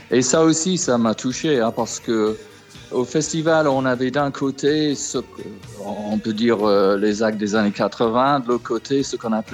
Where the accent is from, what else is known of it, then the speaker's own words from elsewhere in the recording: England, United Kingdom; French is a second language; now in France; parce que je suis anglais et je lutte un peu en français.